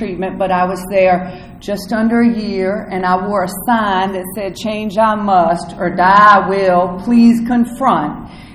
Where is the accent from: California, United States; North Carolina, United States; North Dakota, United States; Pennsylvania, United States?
North Carolina, United States; But I'm from North Carolina, if you can't tell from my accent.